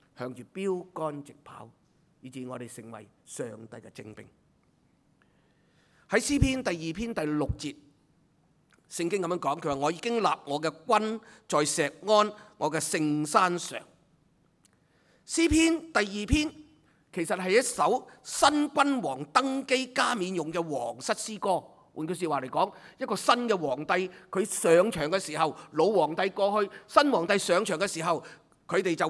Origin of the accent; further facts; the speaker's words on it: Hong Kong; 其实我们香港人真的需要医治啊！